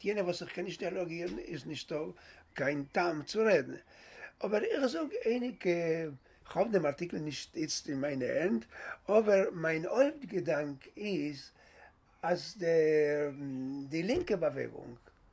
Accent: Buenos Aires, Argentina; German is a second language; moved away; also born or lived in Israel / United States; Buenos Aires. Von dort bin ich gekommen in Kibbutz und gewesen in Kibbutz etliche Jahre.

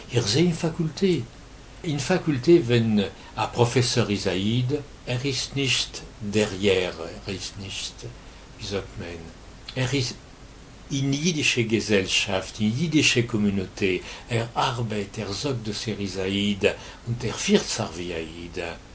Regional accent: France; born there; German is a second language; Wenn ich bin geboren in Frankreich

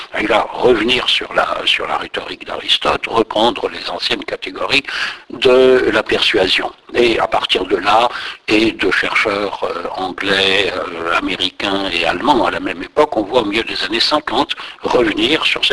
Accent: Brussels, Belgium; Oui, je suis d'origine bruxelloise.

